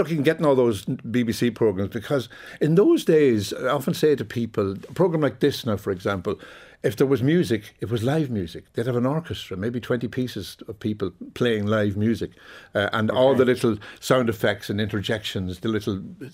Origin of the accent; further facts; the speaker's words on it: Ulster, Ireland; I grew up in Donegal.